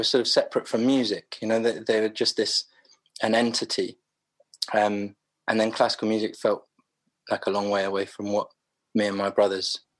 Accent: London, United Kingdom; born there; I was born in South London, in Clapham, at St Thomas's, actually, which is Waterloo.

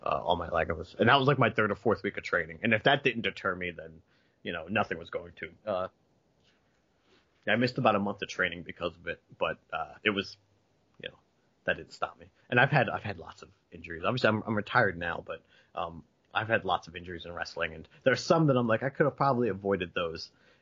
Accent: New Jersey, United States; I would cross the bridge to watch. I grew up in New Jersey.

